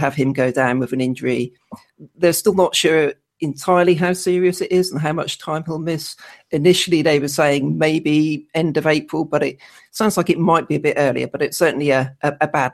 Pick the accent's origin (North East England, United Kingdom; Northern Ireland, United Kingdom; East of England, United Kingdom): East of England, United Kingdom; Norwich; basically I'm from Norwich.